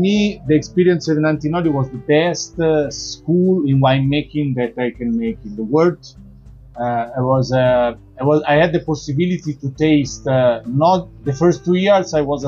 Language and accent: English; Florence, Tuscany, Italy; I'm from Tuscany, originally from Florence. I grew up in Tuscany